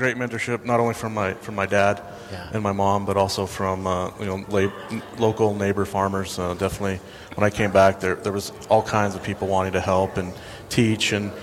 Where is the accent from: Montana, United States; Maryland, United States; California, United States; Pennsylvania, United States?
Montana, United States; Huntley Project; You know, I grew up in the Huntley Project, and it's all about the community